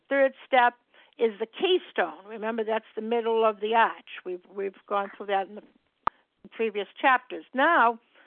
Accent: Massachusetts, United States

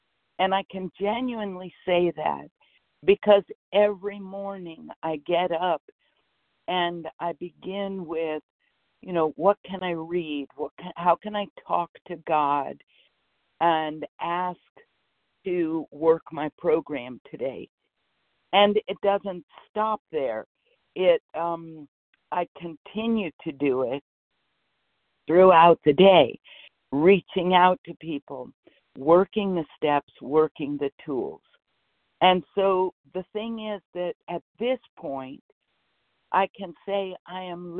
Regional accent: North Carolina, United States; now in Vermont, United States; I'm from North Carolina, although I'm currently in Vermont.

